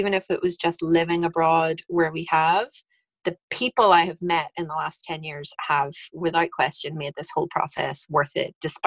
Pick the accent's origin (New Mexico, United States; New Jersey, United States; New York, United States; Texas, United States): Texas, United States; Houston; moved away as an adult; now in Northern Ireland; Houston will always be my home. I feel like I did all of my growing up in Houston.